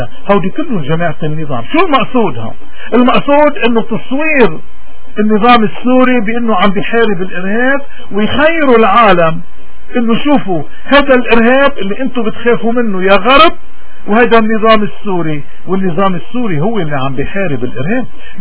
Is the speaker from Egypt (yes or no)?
no; Lebanon; ونحن كلبنانيين شايفين هذا الحزب شو عم يعمل